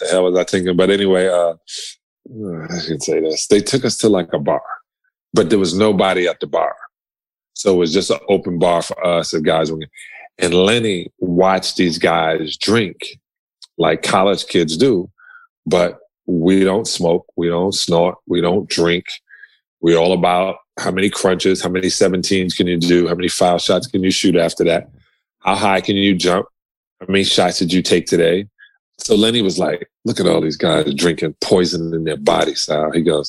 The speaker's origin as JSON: {"language": "English", "region": "New York", "country": "United States", "said": "we are on 42nd Street and Lexington Avenue at a great hotel, but the furthest we go is to the curb, and I'm from New York."}